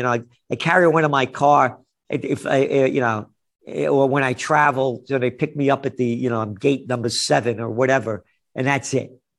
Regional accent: Bronx, New York, United States; You know, I grew up in the Bronx, a little kid.

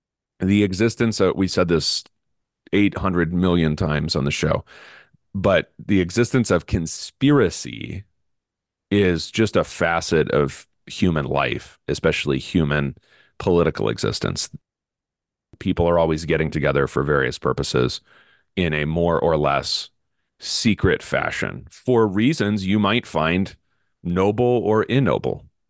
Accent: Scotland, United Kingdom; I am Scottish.

